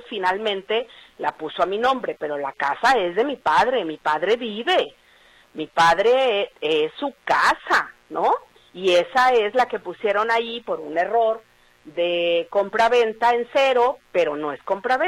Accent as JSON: {"language": "Spanish", "town": "Etzatlán", "region": "Jalisco", "country": "Mexico", "tie": "born or raised there", "said": "Nosotros somos de Etzatlán. Bueno, mi padre y yo nacimos en Etzatlán, aunque yo vivo ahí pues desde los 15 años"}